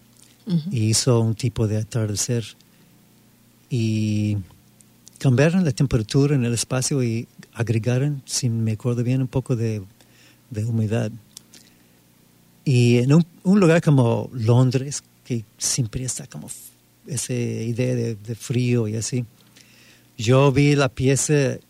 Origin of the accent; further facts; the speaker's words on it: Montana, United States; Spanish is a second language; Crecí en Montana, en el estado de Montana, en los Estados Unidos.